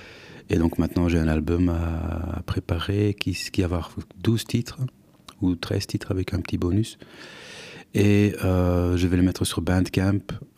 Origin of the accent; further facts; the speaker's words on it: Flanders, Belgium; est en néerlandais, parce que je suis flamand à la base.